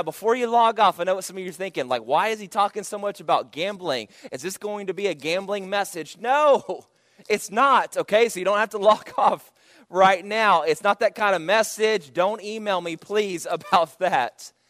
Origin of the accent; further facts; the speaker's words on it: Texas, United States; I was born and raised in Texas, but she was born and raised in Nevada.